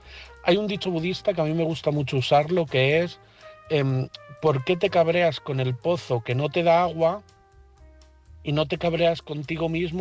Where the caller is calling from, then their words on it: Madrid, Community of Madrid, Spain; de Madrid